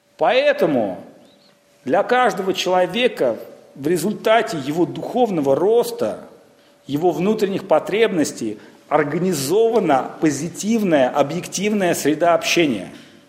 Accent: Saint Petersburg, Russia; Ну как же, я же искренний петербуржец

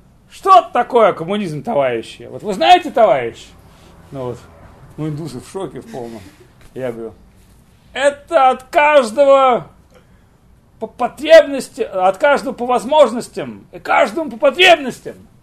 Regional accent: Russia; я из Ленин-Паривара … Значит, я из России приехал.

